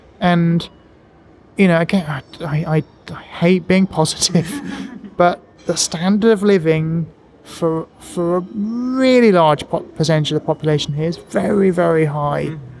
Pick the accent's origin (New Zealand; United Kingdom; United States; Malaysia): United Kingdom; being British, we clearly can't. You know, in England, the economy is a lie.